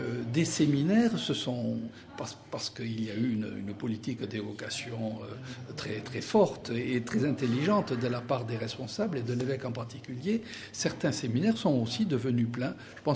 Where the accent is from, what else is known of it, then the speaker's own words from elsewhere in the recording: France; lorsque je retourne chez moi en France